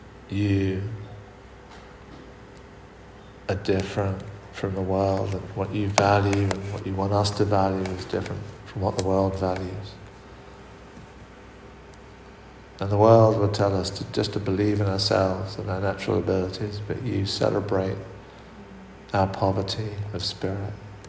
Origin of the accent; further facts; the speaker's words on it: United Kingdom; Although we're British and we're afraid of the awkward, it embarrasses us. Help us to embrace that, Lord. Help us to overcome our British reserve.